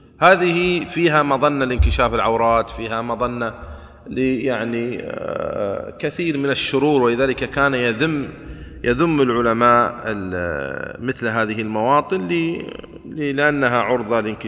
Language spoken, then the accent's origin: Arabic; Saudi Arabia; عندنا في السعودية يوزعون على البيوت مجانا